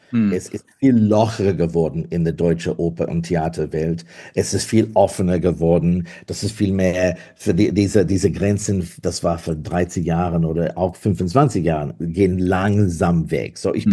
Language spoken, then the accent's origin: German; Australia; German is a second language; now in Berlin, Germany; meine Seele ist immer eine australische jüdische Mann und mein Heimat jetzt ist Berlin